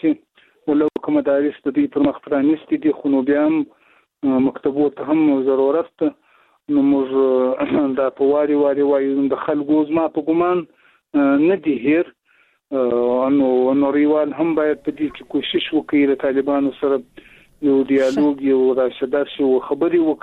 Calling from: Zabul, Afghanistan; د زابل ولایت شاجیل ولسوالۍ سره په اړیکه کیم

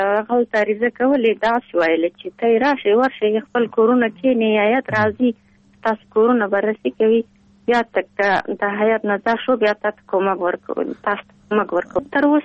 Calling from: Pul-e Khumri, Baghlan, Afghanistan; موږ د ولسوالۍ طالب وفاق نه مهاجر شوي، دلته د پلخمري کې راغلي وو.

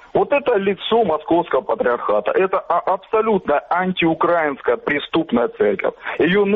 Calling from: Kramatorsk, Donetsk Oblast, Ukraine; Краматорск.

